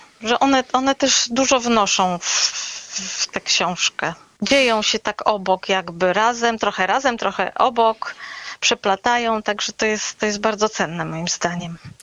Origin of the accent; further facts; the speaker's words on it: Pomeranian Voivodeship, Poland; bo ja jestem z Kaszub, mieszkam tutaj.